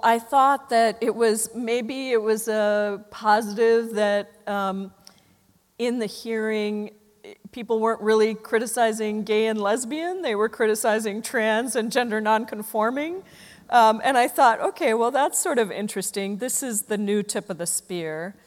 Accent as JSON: {"language": "English", "region": "Jakarta", "country": "Indonesia", "tie": "born or raised there", "said": "Indonesia is becoming the first country to physically relocate its capital city of Jakarta, which is where I grew up"}